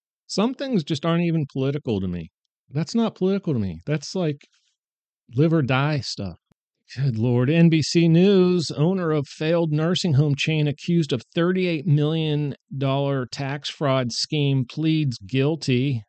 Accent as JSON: {"language": "English", "town": "Pittsburgh", "region": "Pennsylvania", "country": "United States", "said": "I'm from Pittsburgh. No one goes, you know, on vacation to Pittsburgh."}